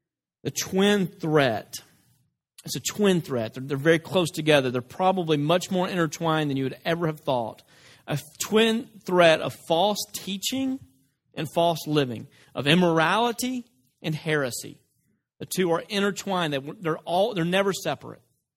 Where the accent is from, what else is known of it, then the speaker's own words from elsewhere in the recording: Dresden, Tennessee, United States; I'm from West Tennessee. People ask me all the time, now, where are you from? Northwest Tennessee. Don't bother to say Dresden, because they've never heard of that.